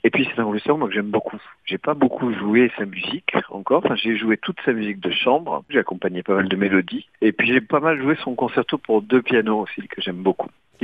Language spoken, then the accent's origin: French; Toulouse, Occitanie, France; moi-même, je suis toulousain, pas très très loin